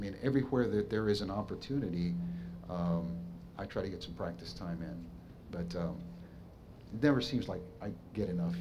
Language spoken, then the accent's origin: English; Texas, United States; moved away as an adult; also born or lived in Rochester; I was there in Rochester for 5 years, and aside from the weather, which was a drastic change from growing up in South Texas, I really enjoyed it.